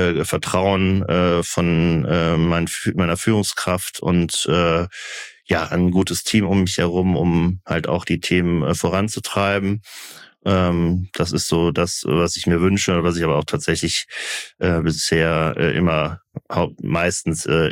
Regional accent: Cologne, North Rhine-Westphalia, Germany; Und als Kölner geht mir natürlich jeden Tag, wenn ich im Office bin, das Herz auf.

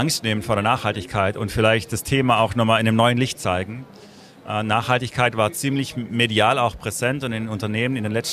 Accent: Baden-Württemberg, Germany; ich komme aus dem Schwarzwald. Bin heute Morgen 3 Stunden angereist

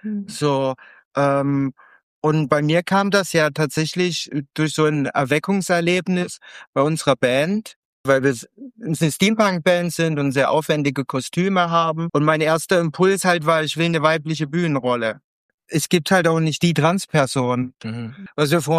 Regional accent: Chemnitz, Saxony, Germany; ich komme ursprünglich aus Chemnitz

